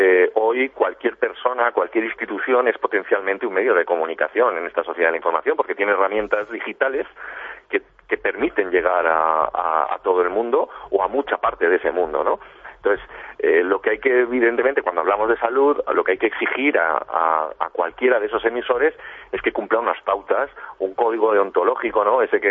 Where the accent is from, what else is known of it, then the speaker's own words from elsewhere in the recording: Valencia, Valencian Community, Spain; yo soy valenciano, no soy fallero, no vivo las fallas desde dentro, pero soy valenciano y me gustan las fallas, y aquí en Valencia